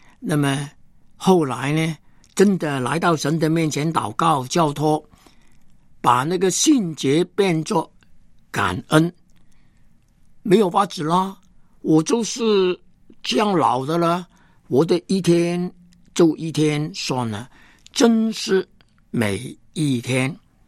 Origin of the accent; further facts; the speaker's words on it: Hong Kong; 我不再是一个香港人了，我是个中国人